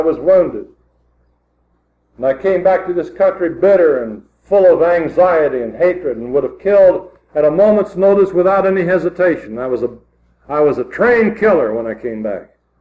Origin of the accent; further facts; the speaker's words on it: United States; I am an American and I love America